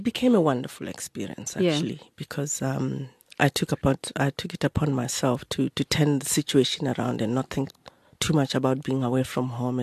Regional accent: Lesotho; moved away as an adult; Well, I think I grew up in Lesotho, actually, born of parents that settled there.

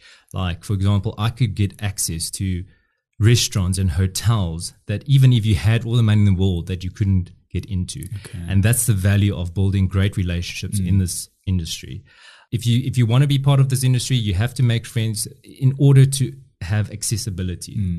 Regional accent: Bloemfontein, Free State, South Africa; born there; I was born in Bloemfontein, you know

